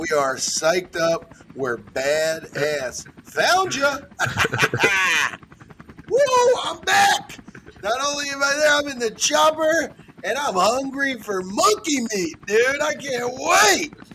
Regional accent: Cincinnati, Ohio, United States; I'm from Cincinnati. I know what happens when a fucking gorilla gets out of control.

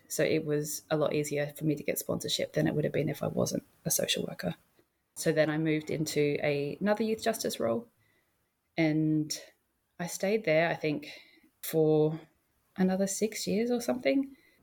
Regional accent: Australia; accent: Australian; now in United Kingdom; my Australian accent just helped me to sound a lot more, I guess, relatable or something.

